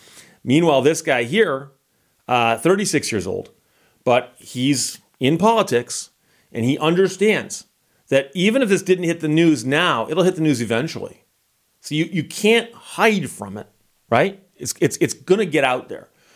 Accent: Michigan, United States; I'm from Michigan and that's on me.

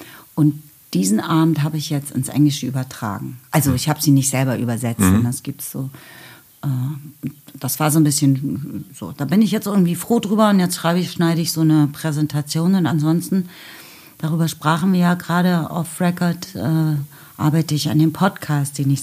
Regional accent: West Germany, Germany; ich sage, ich komme aus dem Westen

